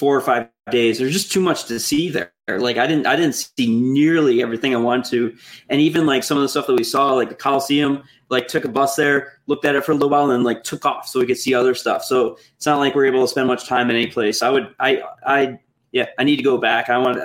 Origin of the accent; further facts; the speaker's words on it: Buffalo, New York, United States; And I'm from Buffalo.